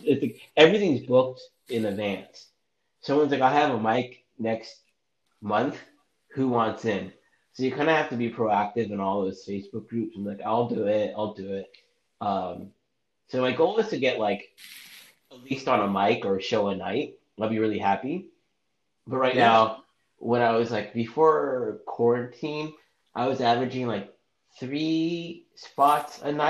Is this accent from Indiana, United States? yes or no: no; California, United States; also born or lived in San Francisco; I'm not from SF. I'm from SoCal, but I moved to SF for college.